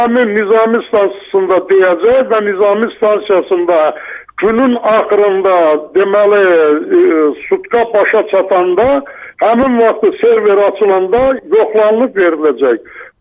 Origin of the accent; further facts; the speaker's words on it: Nakhchivan, Azerbaijan; düzdür, mən biraz yerli pərəstəyəm, Naxçıvanlıyam, Naxçıvanlıları çox istəyirəm